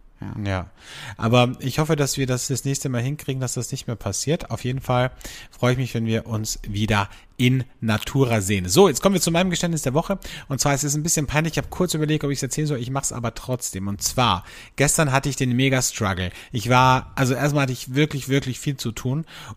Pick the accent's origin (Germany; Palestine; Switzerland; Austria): Austria; bei uns in Österreich